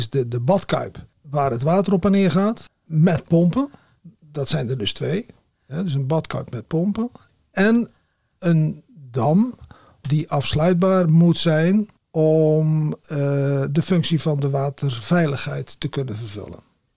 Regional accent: Zeeland, Netherlands; born there; ik ben een Zeeuw van geboorte en ik heb een waterbouwkundige achtergrond.

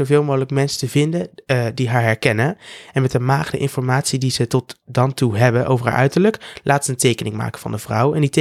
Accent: Netherlands; Zouden ze dan ook kunnen zien bij mij, dat ik uit Nederland kom?

